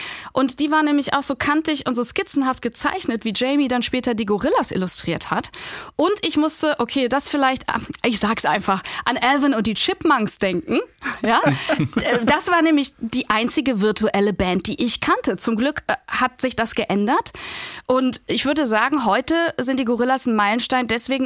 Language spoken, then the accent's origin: German; Remscheid, North Rhine-Westphalia, Germany; Ich bin in Remscheid aufgewachsen. Das ist eine ganz kleine Stadt in NRW.